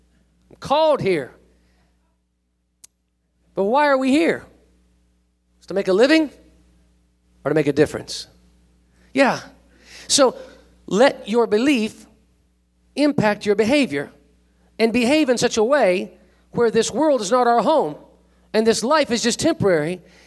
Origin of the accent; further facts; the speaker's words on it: California, United States; also born or lived in Florida / Tennessee; I was born in Florida, lived the first 3 years of my life in Tennessee, grew up in California, and now I'm here. I've been scattered all over this nation.